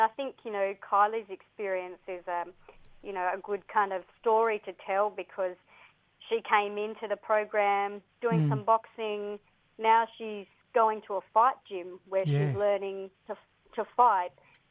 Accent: Darwin, Northern Territory, Australia; I'm from Darwin in the Northern Territory on this beautiful Larrakia country here.

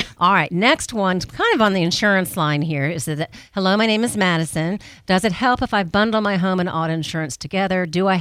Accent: Ireland; When I first read it being Irish, I was all about the Connor.

